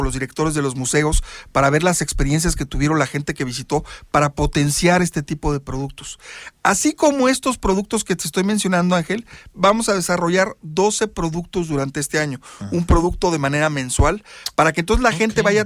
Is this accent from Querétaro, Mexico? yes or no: yes; Querétaro, Mexico; Los principales promotores de Querétaro somos los queretanos.